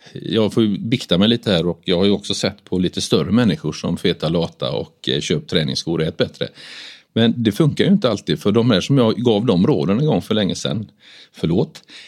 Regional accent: Gothenburg, Västra Götaland County, Sweden; så var jag ute och badade utanför Göteborg, där jag kommer ifrån.

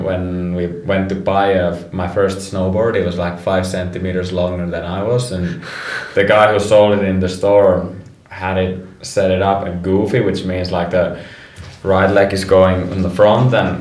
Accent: Rovaniemi, Lapland, Finland; Yeah, it's right above the Arctic. It's actually, Rovaniemi is right at the Arctic Circle

